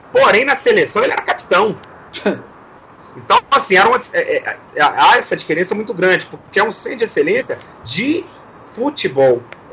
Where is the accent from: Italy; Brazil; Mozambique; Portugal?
Brazil; Minas Gerais; also born or lived in Bahia; eu sou de Minas Gerais, eu morava na Bahia, eu estava a 1.000 quilômetros da minha casa.